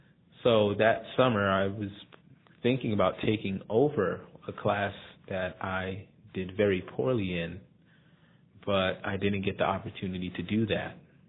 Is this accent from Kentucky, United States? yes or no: no; Bronx, New York, United States; moved away as an adult; now in Huntsville, United States; I'm away from home. I came from the Bronx now, all the way to Huntsville, Alabama. Different culture, meeting new people.